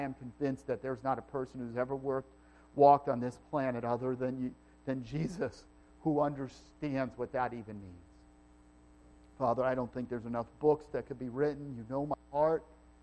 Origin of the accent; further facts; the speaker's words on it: New York, United States; I'm from New York. The one word I can't fix when I speak. I'm so sorry. Draw. But I can't get rid of that. I've worked very hard on my accent.